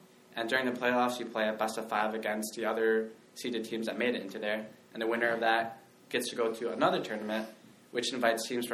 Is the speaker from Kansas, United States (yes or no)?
no; Michigan, United States; now in California, United States; I'm from Michigan.